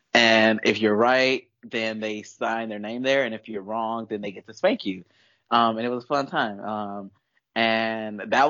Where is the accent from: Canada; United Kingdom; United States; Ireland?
United States; the South; But I grew up in the South. And in the South, coaches were allowed to paddle you, and that happened to me.